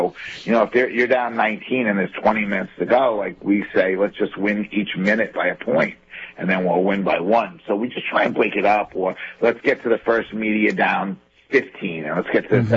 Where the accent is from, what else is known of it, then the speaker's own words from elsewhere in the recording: Glen Cove, New York, United States; also born or lived in Centereach / Dix Hills; I grew up in Glen Cove and lived in Center Reach and Dix Hills, and Long Island has still a special place in my heart